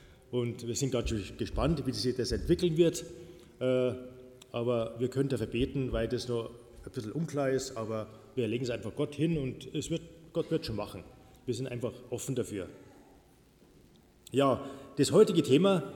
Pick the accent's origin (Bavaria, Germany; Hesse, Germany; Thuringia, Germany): Bavaria, Germany; Traunstein; Ich komme aus Traunstein.